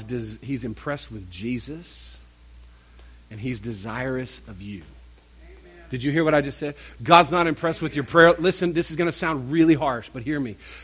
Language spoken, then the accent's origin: English; the South, United States; Now look, I grew up in the South.